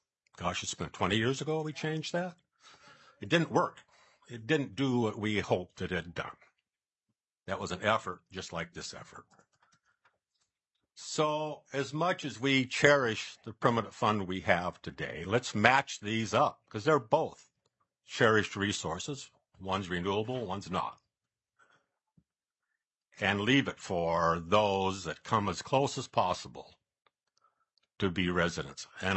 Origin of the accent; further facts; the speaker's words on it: Alaska, United States; I'm from Southeast Alaska.